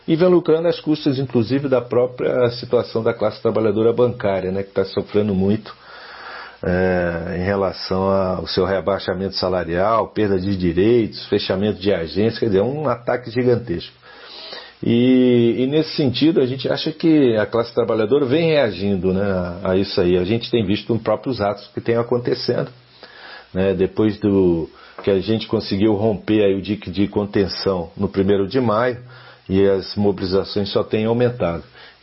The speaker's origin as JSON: {"language": "Portuguese", "town": "Brasília", "region": "Federal District", "country": "Brazil", "said": "sou de Brasília"}